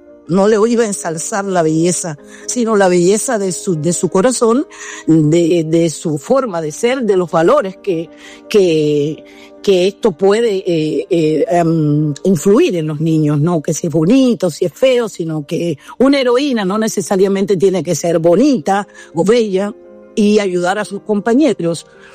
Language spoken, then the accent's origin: Spanish; Cuba; also born or lived in Chile; en Cuba, que es mi país de origen, es distinto como se ve la situación del bullying.